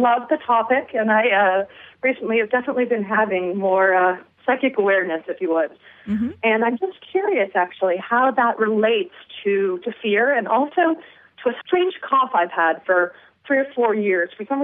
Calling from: Culver City, California, United States; Culver City.

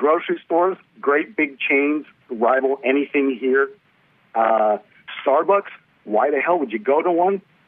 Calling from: Florida, United States; I'm calling from Florida.

